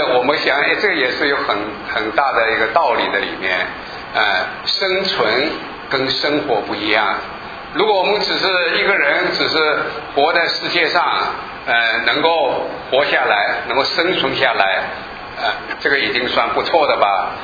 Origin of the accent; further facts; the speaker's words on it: China; 我们中国人啊，那个时候啊，我们中国人实在是，就是为了衣食住行这个最基本的